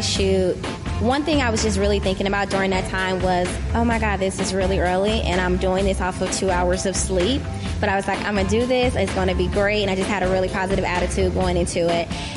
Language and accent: English; Omaha, Nebraska, United States; I'm originally from Omaha, Nebraska.